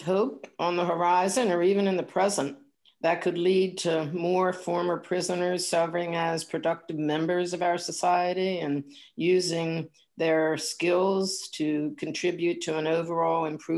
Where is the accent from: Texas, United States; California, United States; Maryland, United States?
Maryland, United States; Baltimore; I grew up in Baltimore, as did both of my parents.